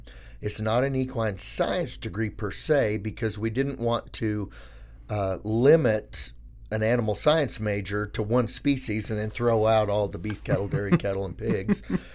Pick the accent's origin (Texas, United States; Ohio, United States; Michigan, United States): Texas, United States; Amarillo; I grew up in Amarillo, went down to Texas Tech for a bachelor's, was on the rodeo team down there, and also worked out at the old Lubbock Horse Auction for my entirety down there in Lubbock.